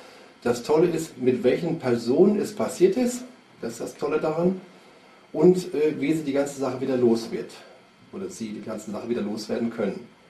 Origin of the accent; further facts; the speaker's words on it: Hösbach, Bavaria, Germany; Ich komme aus Hösbach und bin Gesundheitsberater der neuen Medizin.